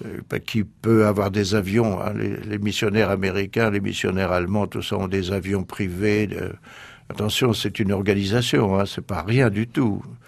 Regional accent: France; on est blancs tous, n'est-ce pas ? Les uns sont australiens, moi je suis français.

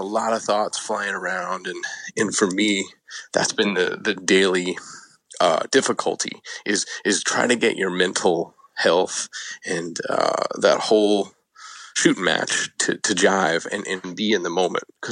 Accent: United States; That was me watching the culture and, you know, being an American in the last couple of years.

